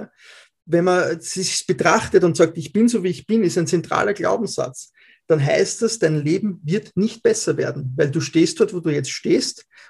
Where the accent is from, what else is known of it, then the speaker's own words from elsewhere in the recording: Austria; so wie es bei uns in Österreich ist, bei 8 Mitarbeitern, das ist schon Batzengeld.